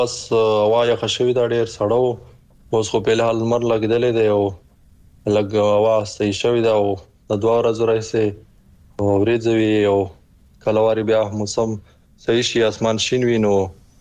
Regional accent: Paktika, Afghanistan; now in Karachi, Pakistan; زه د پکتیکا ولایت برمن ولسوالۍ اوسیدونکی یم

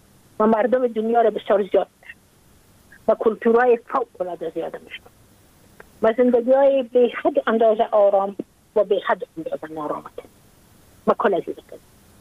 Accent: Afghanistan; من اگر افغان استم، من مربوط افغانستان استم

